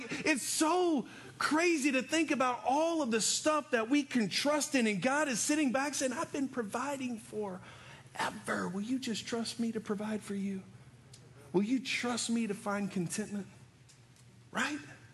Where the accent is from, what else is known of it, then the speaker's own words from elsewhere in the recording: Texas, United States; I am from Texas and I want a truck. That's what guys do. I was the only guy in San Saba without one.